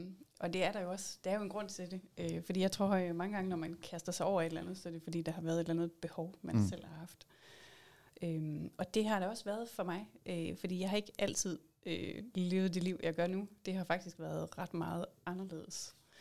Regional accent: Thy, North Denmark Region, Denmark; nu er jeg også fra Thy oprindeligt

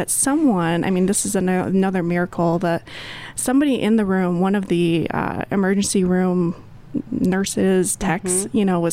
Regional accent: Michigan, United States; moved away as an adult; now in Colorado, United States; I grew up in Michigan and moved out to Colorado about 12 years ago now.

